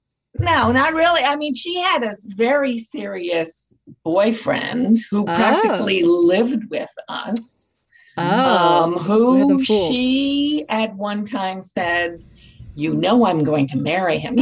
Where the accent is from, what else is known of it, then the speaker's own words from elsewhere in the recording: Montclair, New Jersey, United States; In Montclair, New Jersey.